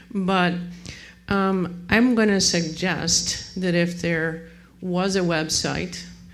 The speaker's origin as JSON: {"language": "English", "town": "Chicago", "region": "Illinois", "country": "United States", "said": "I'm from Chicago."}